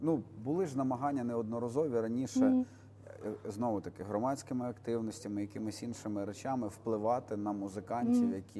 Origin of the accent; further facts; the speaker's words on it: Dubno, Rivne Oblast, Ukraine; І це відбувається не тільки в моєму рідному Дубні, неподалік Тернополя.